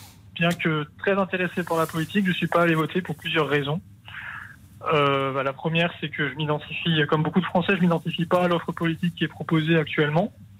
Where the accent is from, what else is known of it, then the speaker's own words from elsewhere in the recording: Grand Est, France; par exemple, moi je suis alsacien